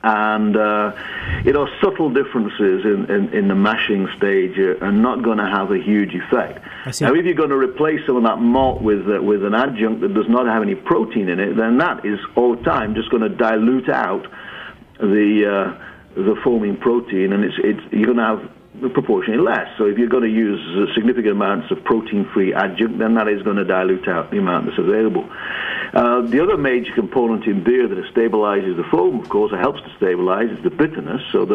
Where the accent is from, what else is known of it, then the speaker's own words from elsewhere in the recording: England, United Kingdom; born there; accent: northern British; Remember, I was born in England.